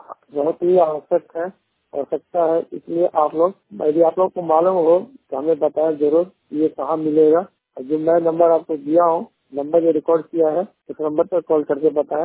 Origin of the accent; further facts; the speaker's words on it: Rukhaiya, Bihar, India; मैं 100% ब्लाइंड हूँ और मैं बिहार औरंगाबाद रुखैया का निवासी हूँ।